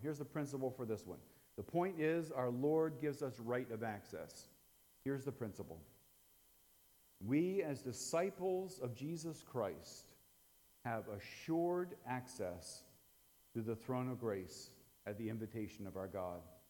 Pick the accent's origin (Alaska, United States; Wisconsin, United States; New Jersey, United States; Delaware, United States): Delaware, United States; I grew up in Delaware, slower Delaware as they call it, below the canal, and I grew up at a beach resort.